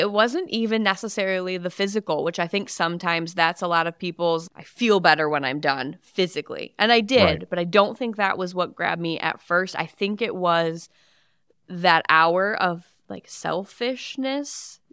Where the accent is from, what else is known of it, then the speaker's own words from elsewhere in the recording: St. Clair, Michigan, United States; I live in St. Clair currently. I grew up in St. Clair. Really just been here since I was very little, like first grade. So I've been in the St. Clair area, Blue Water area, all of that I can remember.